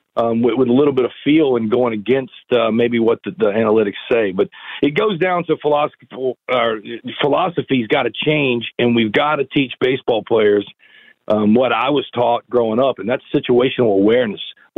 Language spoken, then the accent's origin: English; San Diego, California, United States; I grew up in San Diego, Dodgers number one rival.